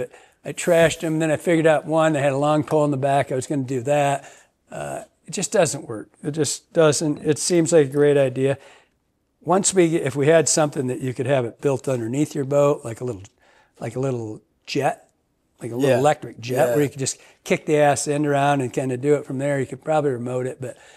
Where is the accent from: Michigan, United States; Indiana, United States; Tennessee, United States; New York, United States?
Michigan, United States; I mean, I'm thinking about the Manistee where I grew up in Michigan, the upper Manistee.